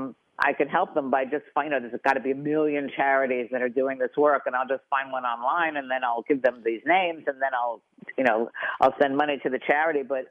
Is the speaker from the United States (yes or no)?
yes; New York, United States; You know, I come from New York, so like when it was Puerto Rican Day, we were all Puerto Rican.